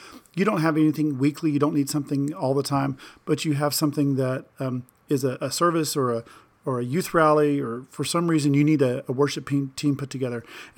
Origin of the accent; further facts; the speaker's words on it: Houston, Texas, United States; And I'm from Houston. I love the Astros.